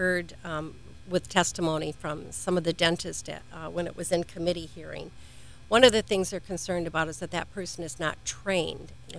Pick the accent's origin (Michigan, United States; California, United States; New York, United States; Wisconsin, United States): Michigan, United States; now in Florida, United States; I know I was when I came to Florida from Michigan